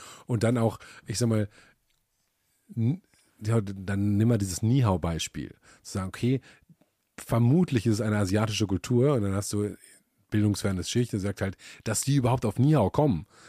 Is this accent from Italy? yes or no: yes; Italy; German is a second language; now in Germany; ich will einfach meine italienischen Werte in Deutschland leben, aber ich mag auch Deutschland und so, jetzt muss ich mir jetzt eine Lederhose kaufen als Italiener